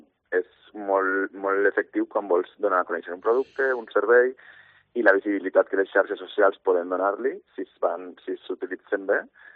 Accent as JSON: {"language": "Catalan", "town": "Vinaròs", "region": "Valencian Community", "country": "Spain", "tie": "born or raised there", "said": "intento tornar sempre que puc a Vinaròs, que sempre fa molta il·lusió, evidentment, perquè al final és el meu poble i és on soc molt feliç quan vaig."}